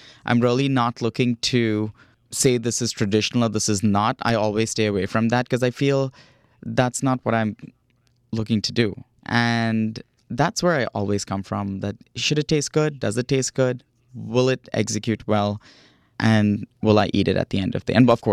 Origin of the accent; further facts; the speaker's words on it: India; It reminds me of some of the dishes that I grew up with in India